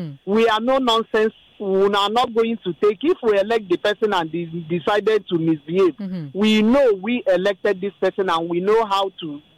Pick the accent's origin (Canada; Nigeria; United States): Nigeria; Enugu State; also born or lived in Abia State; I'm from Enugu, I'm from Abia State. I share two states